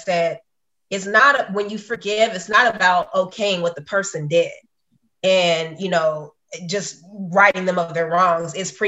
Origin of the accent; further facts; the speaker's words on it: California, United States; because I grew up in West Angeles.